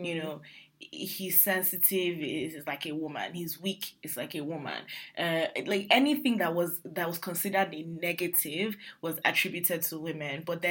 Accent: Nigeria; I just need myself as a Nigerian to to know them and to understand them.

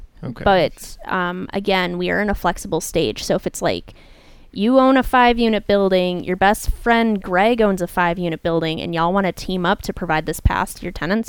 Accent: St. Louis Park, Minnesota, United States; I grew up in St. Louis Park, like not far from Uptown, but like St. Louis Park.

